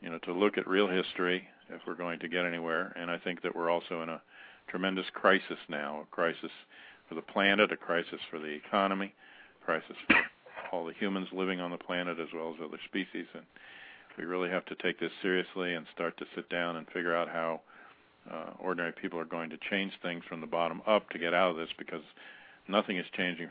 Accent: United States; I grew up around the Pentagon, the CIA, the NSA. Those were my neighbors.

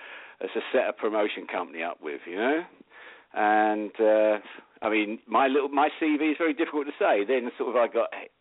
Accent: London, United Kingdom; in the UK, I come from the East End of London, and we went through the normal sort of like government schools.

